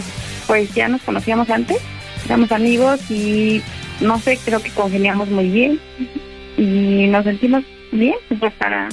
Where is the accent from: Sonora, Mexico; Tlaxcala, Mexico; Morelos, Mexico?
Morelos, Mexico; now in Dolores, Mexico; No, no soy de aquí, soy de Morelos.